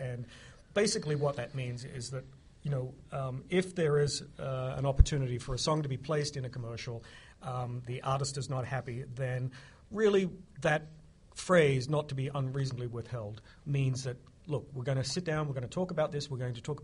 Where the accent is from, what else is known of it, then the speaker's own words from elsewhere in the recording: Australia; born there; also born or lived in Japan / Germany / France / England; I'm an Australian born, and I've actually lived outside of Australia more than I have in it, and I worked for a large music publisher, EMI, for many years, and I actually worked in Japan, I worked in Germany, I worked in France, a number of years in England, New York, Nashville